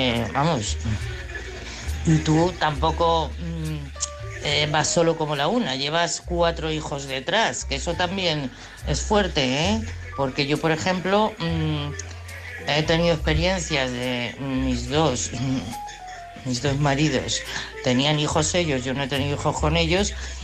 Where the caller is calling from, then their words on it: Madrid, Community of Madrid, Spain; de Madrid.